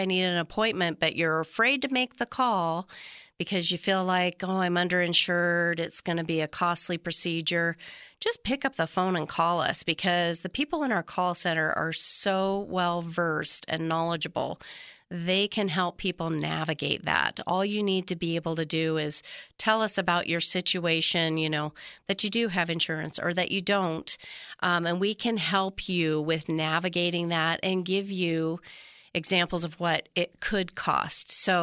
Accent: Ely, Nevada, United States; as a rural Nevadan, I'm born and raised in Ely and, you know, now I've moved to one of the big cities, the one in the north that you referenced.

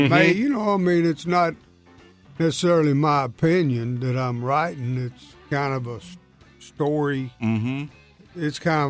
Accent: Kentucky, United States; Well, I mean, we listened to the radio when I was a kid, you know

